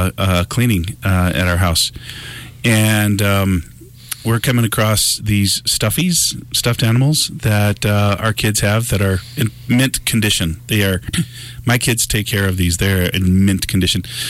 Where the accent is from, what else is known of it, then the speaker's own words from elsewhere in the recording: Upper San Pedro, New Mexico, United States; Yours truly, I was raised in Upper San Pedro, yo. So, you know, I love Española.